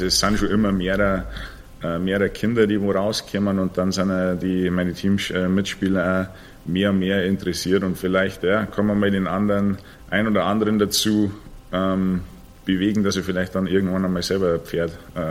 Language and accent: German; United States; Ich bin jetzt schon, ja, wie du gesagt hast, sehr lange herüben und ja, eigentlich so ein bisschen aufgewachsen in der USA.